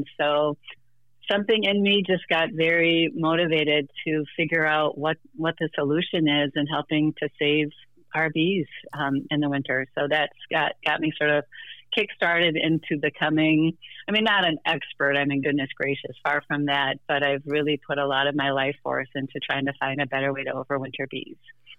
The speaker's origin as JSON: {"language": "English", "region": "Minnesota", "country": "United States", "said": "Sure. Well, I am from Minnesota."}